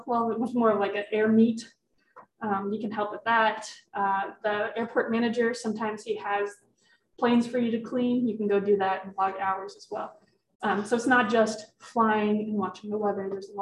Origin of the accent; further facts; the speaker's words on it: Denver, Colorado, United States; I'm from Denver myself, so I thought North Dakota was just flat.